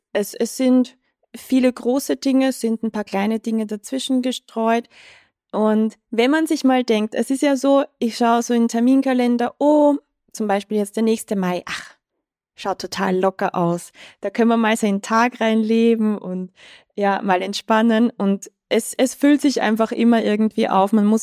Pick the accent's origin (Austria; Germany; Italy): Austria; Und wir sind ja Österreicher, also Tommy eigentlich Deutscher.